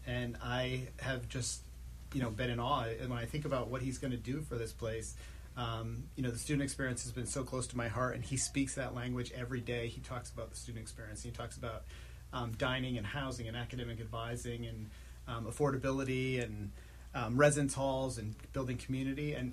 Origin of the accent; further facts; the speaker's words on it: Connecticut, United States; now in Washington, United States; Prior to that, I grew up in Connecticut.